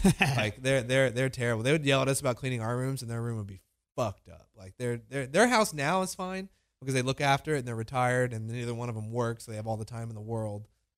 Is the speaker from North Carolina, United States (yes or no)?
yes; Huntersville, North Carolina, United States; I grew up in Charlotte. Like, I'm from Huntersville.